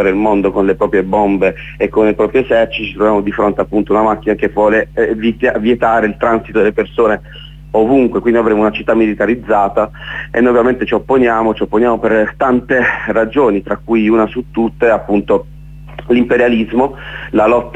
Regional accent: Apulia, Italy; Come pugliesi non possiamo che opporci

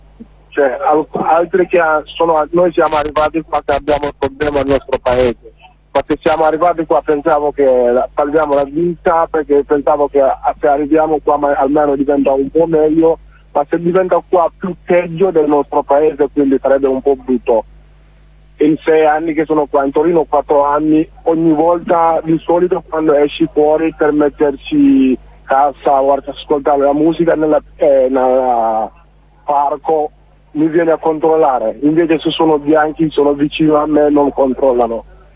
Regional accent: Gambia; now in Italy; Io sono della Gambia, non sono origine di qua, ma da 4 anni, più o meno 5 anni che sono in Neruda. In Italia tutto sono qua, più o meno 6 anni.

